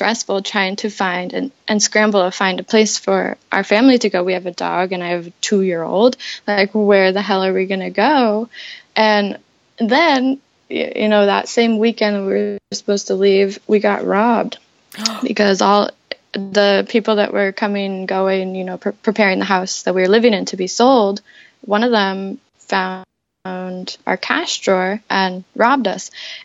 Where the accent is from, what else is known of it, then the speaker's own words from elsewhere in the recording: Alaska, United States; And growing up in Alaska, I've been really lucky to be able to get into these nooks and crannies of Southeast Alaska that a lot of people have never been to. Just because I was raised here, so my dad was a bush pilot